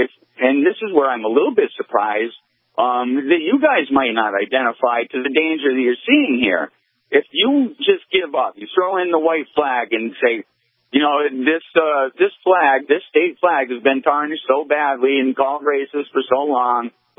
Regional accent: Massachusetts, United States; and you know, I've never been outside of the boring state of Massachusetts in my whole pathetic life. I'm not a Southerner.

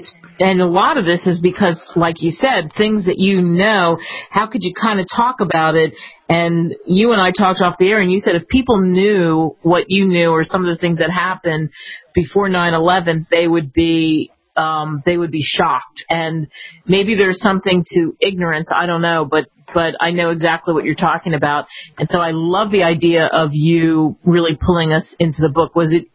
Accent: New Jersey, United States; And everybody knows I love everybody from New Jersey because I'm from New Jersey.

